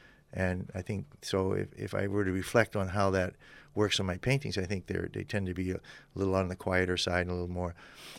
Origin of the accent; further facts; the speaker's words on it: Boston, Massachusetts, United States; I grew up in the Boston area, and lots of people, lots of activity. Then I come to a very tiny town